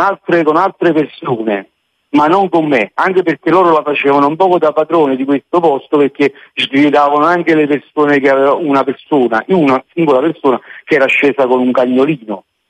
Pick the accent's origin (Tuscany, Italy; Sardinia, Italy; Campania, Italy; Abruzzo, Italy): Campania, Italy; Naples